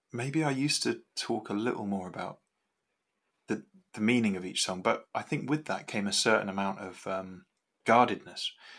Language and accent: English; England, United Kingdom; I'm from England, but I don't hold a massive sense of identity with any one part of it. Mm-hmm. I've just been a drifter really my whole life. I've lived in 30 different houses in my life.